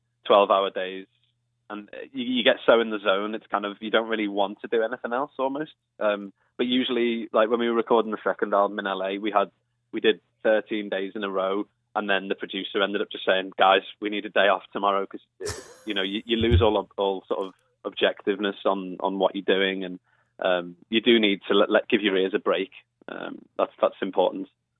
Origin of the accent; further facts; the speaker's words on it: Liverpool, North West England, United Kingdom; Growing up in Liverpool